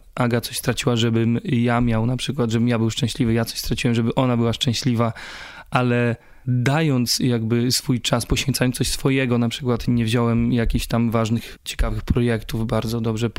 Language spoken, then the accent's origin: Polish; Braniewo, Warmian-Masurian Voivodeship, Poland; Ja jestem z małej miejscowości, to jest 17 tysięcy mieszkańców w Braniewie.